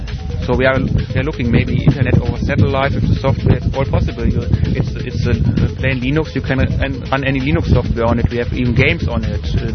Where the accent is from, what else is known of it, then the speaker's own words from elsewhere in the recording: Germany; English is a second language; from Germany.